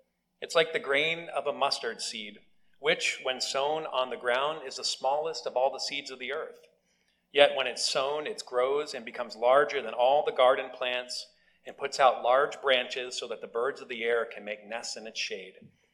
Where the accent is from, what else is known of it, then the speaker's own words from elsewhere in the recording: Maine, United States; And the waitress, she asked us where we're from. And we said, "We're from Maine," and we got all very proud.